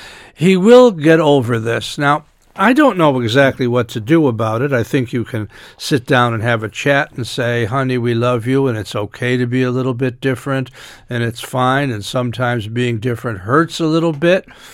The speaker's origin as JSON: {"language": "English", "country": "United States", "tie": "born or raised there", "said": "I mean, I was born and reared in Irish America"}